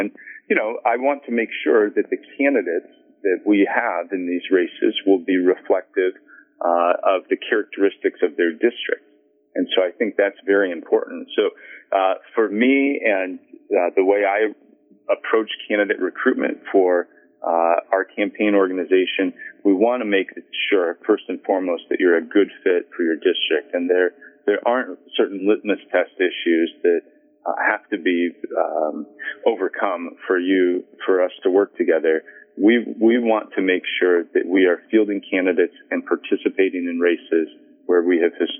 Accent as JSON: {"language": "English", "town": "Peoria", "region": "Illinois", "country": "United States", "tie": "born or raised there", "said": "in my hometown of Peoria, and everywhere else"}